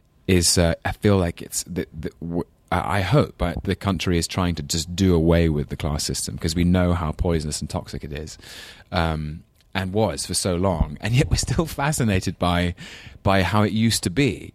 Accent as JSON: {"language": "English", "region": "London", "country": "United Kingdom", "accent": "English London accent", "said": "Used to call him up on Sundays with my very English London accent, say, how are you, Grandpa?"}